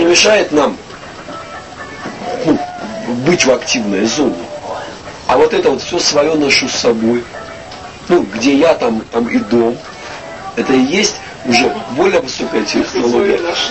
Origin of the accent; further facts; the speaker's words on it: Rostov-on-Don, Rostov Oblast, Russia; born there; now in Moscow, Russia; Вот я родился в Ростове. Я был крайне удивлен, что когда вот я с 91 года жил в Москву, я приезжал в Ростов, например, ну, это малая родина